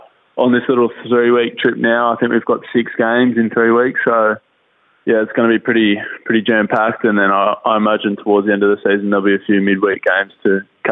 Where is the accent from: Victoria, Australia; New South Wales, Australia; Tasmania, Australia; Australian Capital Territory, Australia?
New South Wales, Australia; Sydney; because I'm from Sydney anyway